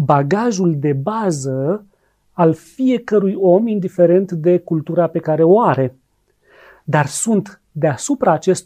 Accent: Romania; Și eu, ca român, mă uit așa

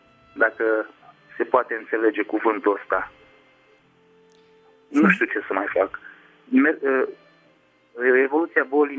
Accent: Petroșani, Hunedoara County, Romania; sunt din Petroșani, Hunedoara.

